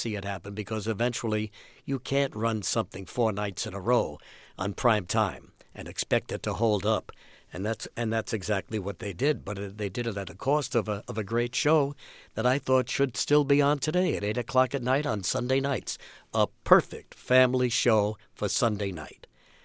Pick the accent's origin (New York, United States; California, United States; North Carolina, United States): New York, United States; Bronx; as a little boy growing up in the Bronx and as a guy trying to break into our business.